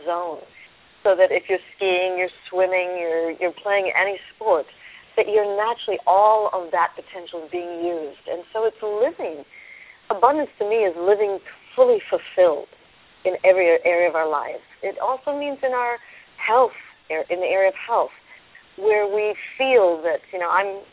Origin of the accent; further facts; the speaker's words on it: New York, United States; accent: New York; moved away as an adult; now in Malibu, United States; I was 39 years old, and I'm a New Yorker, which many of you can hear from my accent. And I'd moved from there to Malibu, California, which is where we're speaking to you from.